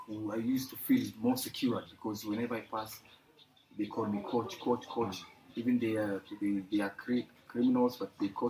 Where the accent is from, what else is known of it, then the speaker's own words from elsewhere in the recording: Kenya; English is a second language; Me, my tribes, I'm from Luo.